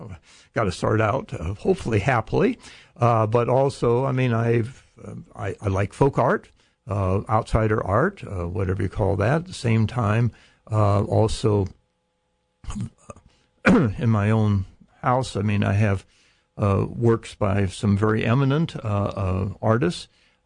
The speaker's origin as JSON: {"language": "English", "town": "Los Angeles", "region": "California", "country": "United States", "tie": "born or raised there", "said": "I was born in Los Angeles, the home of everything new, and my parents were modern art freaks of the worst order"}